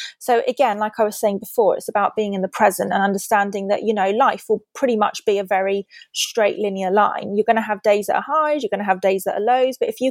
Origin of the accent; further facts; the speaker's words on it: United Kingdom; I think as British people, we're very conscious about the way that we're perceived.